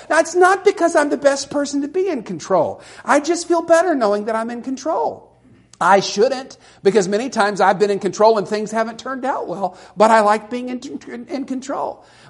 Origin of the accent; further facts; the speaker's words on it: Alabama, United States; about the only theme park with the crazy rides that we had where I grew up in Alabama.